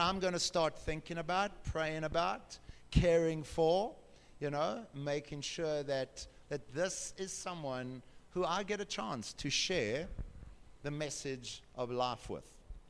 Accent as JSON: {"language": "English", "town": "Durban", "region": "KwaZulu-Natal", "country": "South Africa", "tie": "born or raised there", "said": "oh, I was born in Durban and grew up on the coast overlooking the sea at Anstey's Beach, and I used to run up and down to Brighton Beach every afternoon to get fit for rugby"}